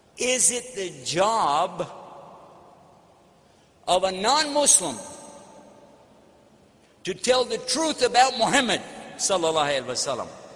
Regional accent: Texas, United States; I'm from Texas, you know what I mean?

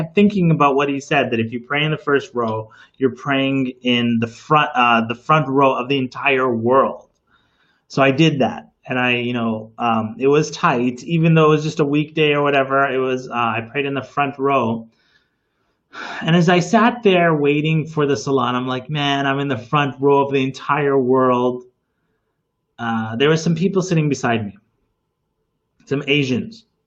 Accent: Winnipeg, Manitoba, Canada; I grew up in Winnipeg.

